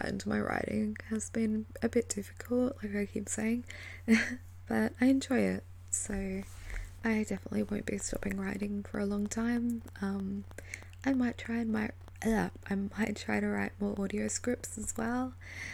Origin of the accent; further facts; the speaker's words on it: Australia; if anyone hasn't noticed from my accent, yes, I am Australian.